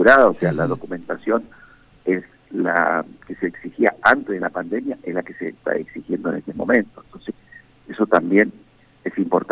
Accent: Argentina; para nosotros como argentinos

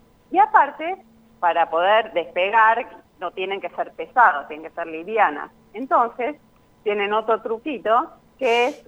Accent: Buenos Aires, Argentina; now in Corrientes, Argentina; Muchas aves, por eso yo en realidad soy de Buenos Aires

